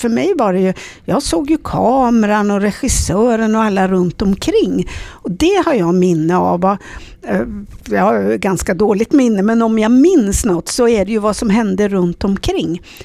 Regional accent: Östergötland, Sweden; Det är inte så långt ifrån där jag är född, även om jag är östgöte och hon var smålänning.

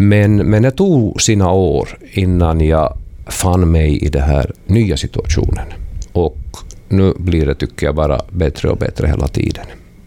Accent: Nedervetil, Central Ostrobothnia, Finland; Jag är född i Nedervetil och uppvuxen där och blev intresserad av musik i 12-årsåldern

